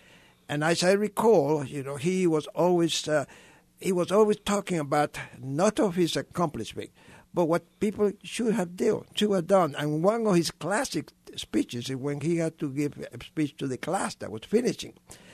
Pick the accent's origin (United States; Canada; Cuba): Cuba; English is a second language; moved away; And, of course, I come from Cuba. I was not wanting anything to do with communism.